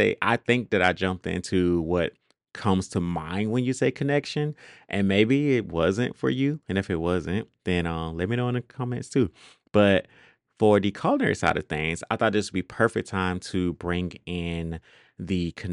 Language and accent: English; Monroe, Georgia, United States; I grew up in Georgia. I grew up in Monroe, Georgia. And so small town, about 10 miles from Athens.